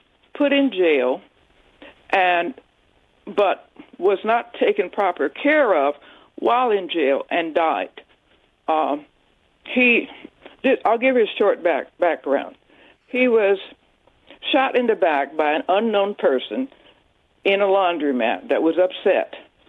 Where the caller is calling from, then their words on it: Silver Spring, Maryland, United States; I'm calling from Silver Spring, Maryland.